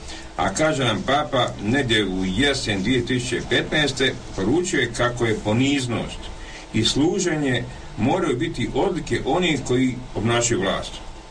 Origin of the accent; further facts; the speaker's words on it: Croatia; kao političarka, kao Hrvatica, kao katolkinja.